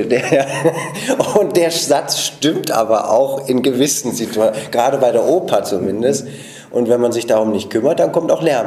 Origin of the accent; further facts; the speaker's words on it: Hesse, Germany; also born or lived in Bad Brückenau; Nein, ich bin Deutscher, ich bin in Hessen, in Bayern bin ich ja geboren, bei Bad Brückenau, und bin aber in Hessen aufgewachsen und bin Deutscher